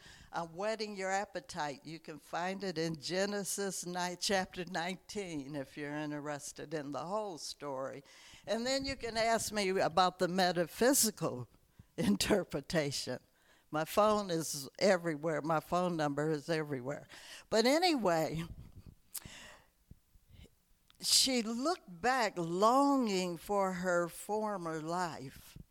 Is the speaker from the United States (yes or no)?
yes; South Bend, Indiana, United States; moved away; In my hometown of South Bend, Indiana, there was one main cemetery.